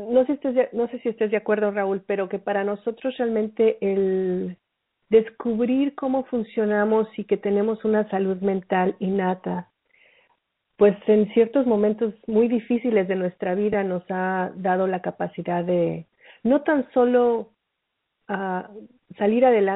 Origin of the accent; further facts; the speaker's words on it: Mexico; Los dos somos mexicanos, los dos venimos de la misma ciudad.